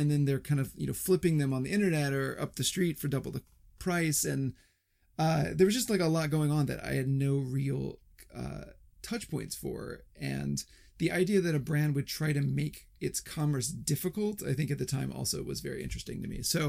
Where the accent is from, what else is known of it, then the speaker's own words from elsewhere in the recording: Pensacola, Florida, United States; I grew up in Pensacola, Florida, mostly, which is a not particularly big town.